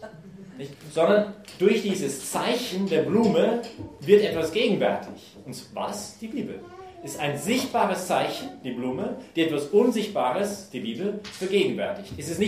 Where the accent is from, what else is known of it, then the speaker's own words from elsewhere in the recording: British Columbia, Canada; German is a second language; now in Austria; ich liebe Berge, ich komme aus British Columbia in Kanada, unser Hausberg ist 4000 Meter